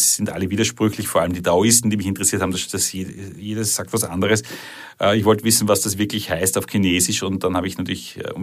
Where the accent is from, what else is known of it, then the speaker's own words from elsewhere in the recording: Salzburg, Austria; also born or lived in Vienna; Ja, ich bin aus Salzburg und habe dann eben in Wien studiert. War in Asien 2 Jahre